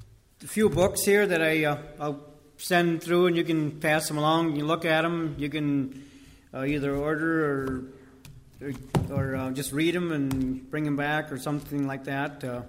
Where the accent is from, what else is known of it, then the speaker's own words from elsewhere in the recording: Medford, Wisconsin, United States; also born or lived in Chautauqua, Wisconsin; So I was born in Medford, Wisconsin, and at about the age of 11, I think it was 80, in the spring of 87, my dad moved to Chautauqua, Wisconsin.